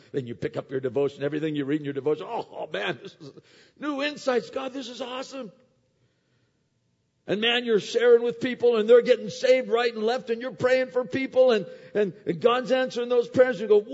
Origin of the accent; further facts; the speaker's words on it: Pennsylvania, United States; We don't see it as much here as you do where I grew up in Pennsylvania